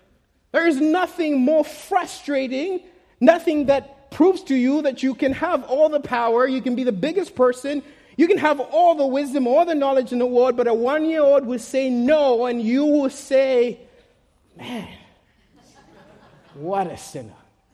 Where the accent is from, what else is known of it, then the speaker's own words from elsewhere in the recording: United Kingdom; I'm from the British side of the English.